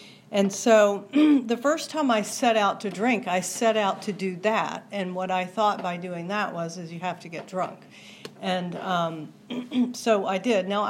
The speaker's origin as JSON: {"language": "English", "region": "Maryland", "country": "United States", "tie": "born or raised there", "also_born_or_lived": "Pennsylvania", "said": "I grew up in Maryland. Actually, I was born in Pennsylvania, grew up in Maryland. Maryland is actually where I got sober."}